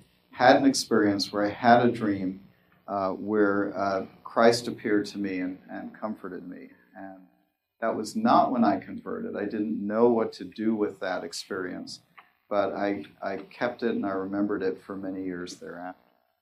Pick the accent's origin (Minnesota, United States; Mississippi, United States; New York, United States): New York, United States; New York City; So I was born in New York City, 1959. I was born into a Jewish household.